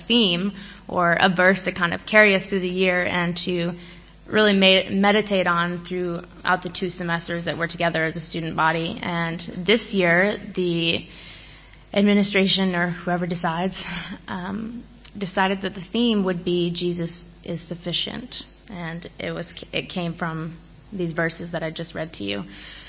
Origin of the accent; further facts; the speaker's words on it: Maine, United States; I am not from 20 minutes outside of Los Angeles. I'm from Maine, which, fun fact, is the only state that's a one-syllable word.